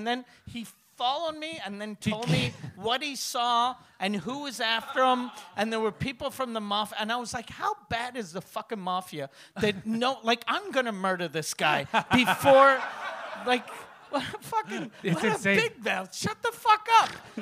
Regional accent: Montreal, Quebec, Canada; I'm from Montreal.

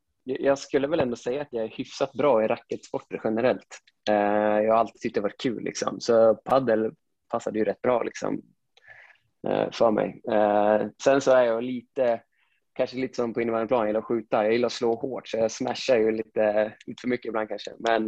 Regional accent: Sundsvall, Västernorrland County, Sweden; Jag är född och uppvuxen i Sundsvall. Jag är ju från Granlo. Det är en liten förort utanför Sundsvall med min familj och 2 äldre bröder.

